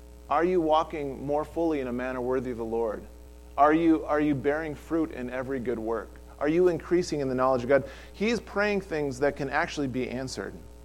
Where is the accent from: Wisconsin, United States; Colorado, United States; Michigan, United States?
Wisconsin, United States; I grew up in Wisconsin, out middle country and Midwest